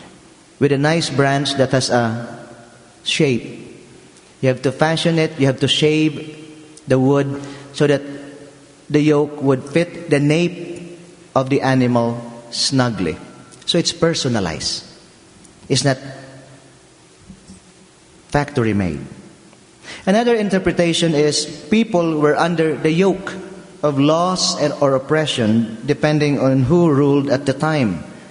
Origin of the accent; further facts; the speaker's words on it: Philippines; And where I came from, in my home country in the Philippines, the yoke is made of wood fashioned by the farmer. I came from an agricultural family.